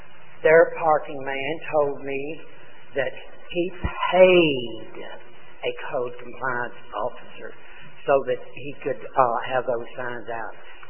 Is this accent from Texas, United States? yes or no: yes; Dallas, Texas, United States; I'm a fourth generation Dallasite, and there are three more generations in Dallas following me. I was raised in the Park City and have resided in the city of Dallas for many years.